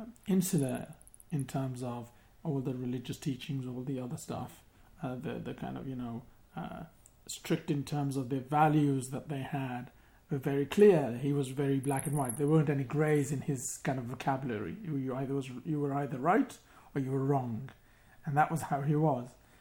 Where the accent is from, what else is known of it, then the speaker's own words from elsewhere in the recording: Kenya; also born or lived in Uganda; now in United Kingdom; I'm from a Sikh background, born and bred in Kenya, moved to Uganda. I'd like to say deported, but exiled, I'd use the term, to England by President Idi Amin in 1972